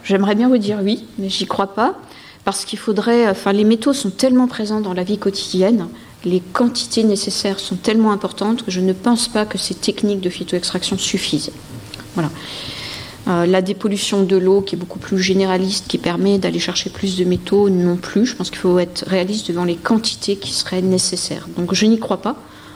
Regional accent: France; on arrivait en tant que Français.

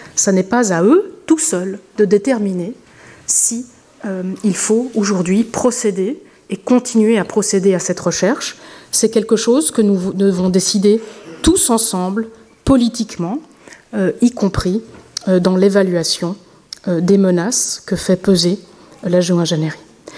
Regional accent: Switzerland; Je parle en tant que Suissesse, véritablement, de débattre au Parlement

